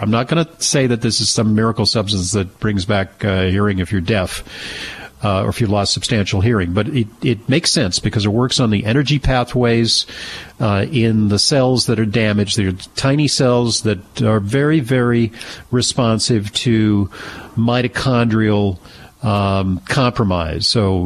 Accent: New York, United States; unfortunately, in my home state of New York.

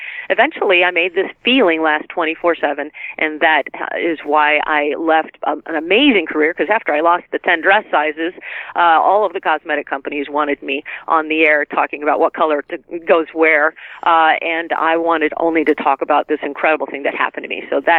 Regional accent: Michigan, United States; like the plastic that I grew up with in the Midwest in Michigan.

